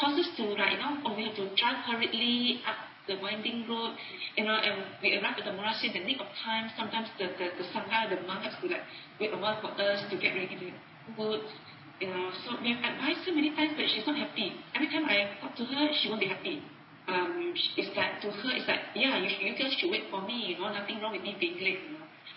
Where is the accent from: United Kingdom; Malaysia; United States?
Malaysia; Penang; English is a second language; Okay, good evening Ajahn, I'm from Penang, Malaysia.